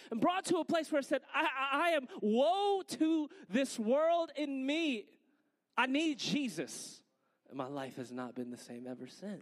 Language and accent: English; Virginia Beach, Virginia, United States; For me, I came to Christ because I'm from Virginia Beach, and I used to work at this surf shop, right?